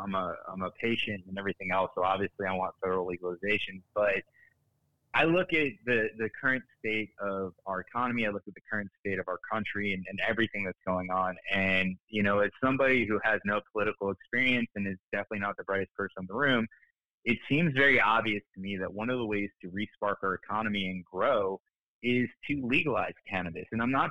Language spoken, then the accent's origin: English; Florida, United States; when I meet somebody in the country and they ask me where I'm from and I say I'm from South Florida